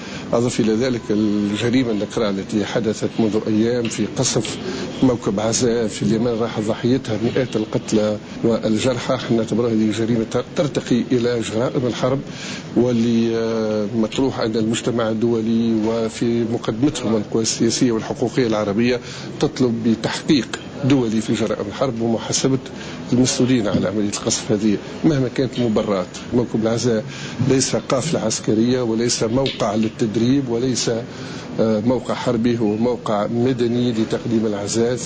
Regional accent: Tunisia; ونحن كتونسيين

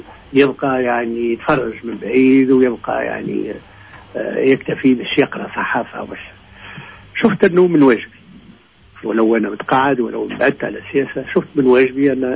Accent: El Jem, Mahdia Governorate, Tunisia; born there; ثم في شعبة معناها ترابية في الجم اللي هي مسقط رأسي

